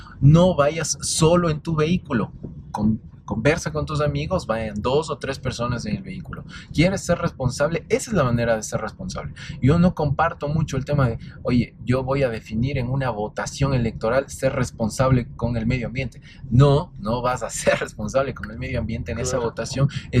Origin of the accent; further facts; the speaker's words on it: Ecuador; si en algún momento dado, como profesional ecuatoriano, estás involucrado en cualquiera que sea la cadena de valor